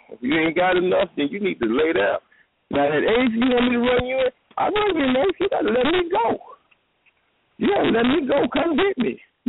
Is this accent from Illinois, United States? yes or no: yes; Chicago, Illinois, United States; I'm not from the South. I'm from the South Side of Chicago. You understand? But I'm not from down South.